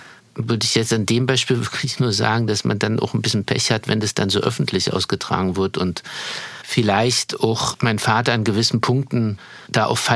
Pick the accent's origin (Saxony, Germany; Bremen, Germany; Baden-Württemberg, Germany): Saxony, Germany; Chemnitz; born there; Karl-Marx-Stadt, Chemnitz, die Perle des Erzgebirges oder das Tor des Erzgebirges. Ja, Karl-Marx-Stadt, das steht halt im Pass drin